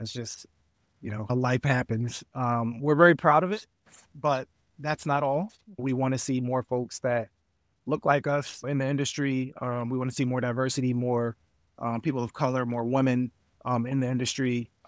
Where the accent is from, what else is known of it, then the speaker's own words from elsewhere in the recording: Philadelphia, Pennsylvania, United States; And, you know, we're from West Philly. We're from Philly. So we grew up on the Black culture that's in Philly.